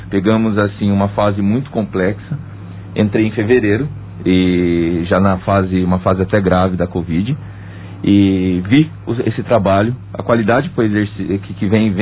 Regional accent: Taquaritinga, São Paulo, Brazil; Sou de Taquaritinga.

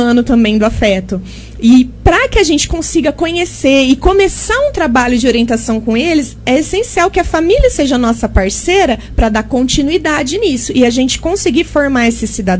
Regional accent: Ribeirão Preto, São Paulo, Brazil; born there; also born or lived in Monte Alto; Eu nasci em Ribeirão Preto, mas minha família mora em Monte Alto já tem mais de 20 anos.

